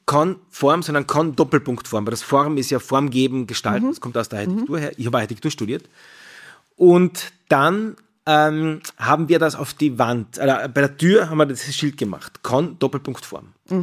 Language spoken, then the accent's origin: German; Bad Kleinkirchheim, Carinthia, Austria; Ich bin ursprünglich ein Bergbub aus Bad Lenkirchheim, bin aufgewachsen in den Bergen